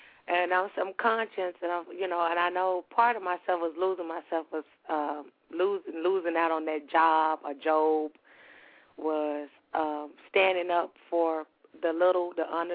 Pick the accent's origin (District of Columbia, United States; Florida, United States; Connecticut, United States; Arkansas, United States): Arkansas, United States; now in Los Angeles, United States; I'm from Arkansas and I moved out to Los Angeles and that's where I started.